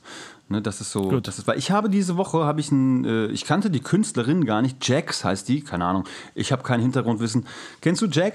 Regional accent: Gelsenkirchen, North Rhine-Westphalia, Germany; Pass auf, ich komme ja aus Gelsenkirchen.

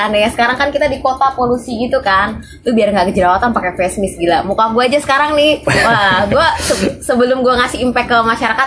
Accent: East Nusa Tenggara, Indonesia; kebetulan karena gue orang Flores

